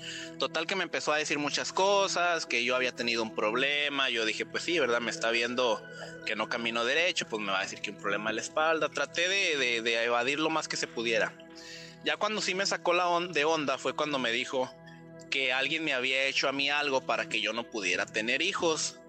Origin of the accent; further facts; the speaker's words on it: Durango, Mexico; vivía yo en Durango, de donde soy originario. Y ya había vivido aquí y luego me fui por un tiempo